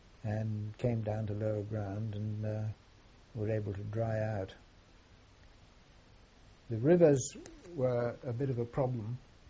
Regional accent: North East England, United Kingdom; And if we said we came from County Durham, they obviously can't come from England.

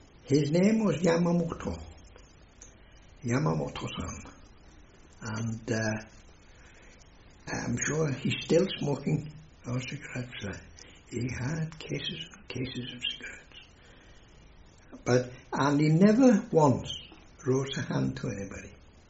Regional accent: Wales, United Kingdom; because you see, being Welsh, and there was another Welshman from Festiniog

